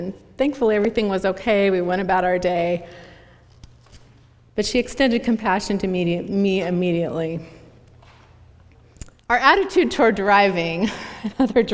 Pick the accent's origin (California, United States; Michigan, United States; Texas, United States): California, United States; growing up in California, born and bred, there's this deep thing in my genes about getting in a car